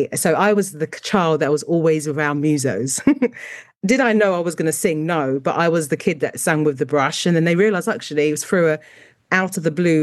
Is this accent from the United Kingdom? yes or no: yes; London, United Kingdom; I'm born and bred in London. Okay. So city. And my family, my ethnic origin is from Jamaica. So my grandparents were born over there and my parents were born here. So I'm third generation Caribbean.